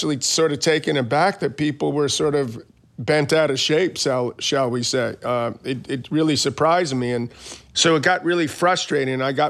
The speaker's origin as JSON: {"language": "English", "town": "Queens", "region": "New York", "country": "United States", "tie": "born or raised there"}